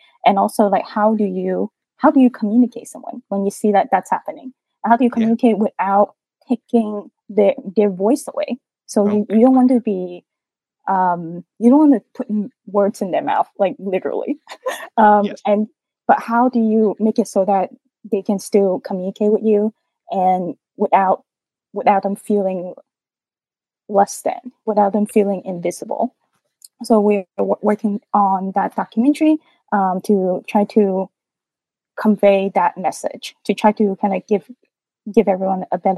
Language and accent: English; Guangzhou, Guangdong, China; So, so when I was a kid, I grew up in Guangzhou, China.